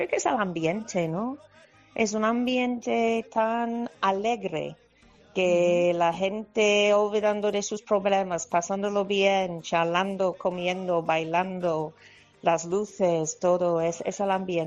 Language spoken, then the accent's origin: Spanish; Cheltenham, South West England, United Kingdom; Spanish is a second language; Pues mi familia es de la ciudad de Bristol. Uh-huh. Y yo crecí en una ciudad pequeña cerca de ahí, Cheltenham, entonces en el oeste de Inglaterra.